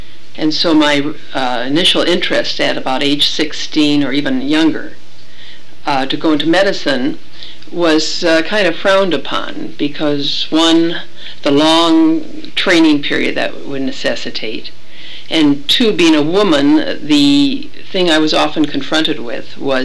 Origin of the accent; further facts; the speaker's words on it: Stevens Point, Wisconsin, United States; also born or lived in Milwaukee; I was born in Milwaukee, had temporarily gone to Philadelphia for a few months, I'm told, and moving back to Wisconsin, to northern Wisconsin, all my formative years were in a town called Stevens Point, Wisconsin.